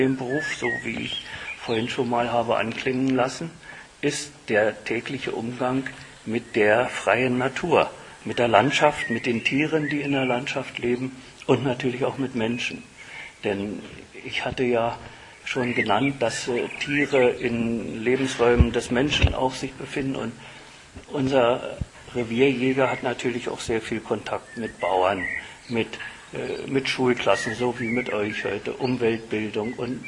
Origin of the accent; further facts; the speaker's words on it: Brandenburg, Germany; meine Heimat ist im nördlichen Teil unseres Landes Brandenburg, im ehemaligen Landkreis Gransee, in der Nähe von der Schorfheide. Und ich bin auf einem Dorf groß geworden.